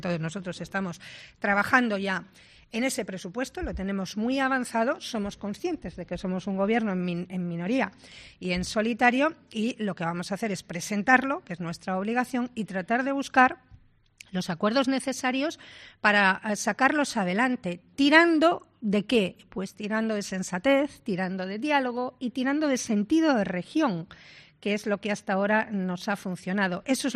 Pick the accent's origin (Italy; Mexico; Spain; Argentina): Spain; Suances, Cantabria; que yo soy de Suances.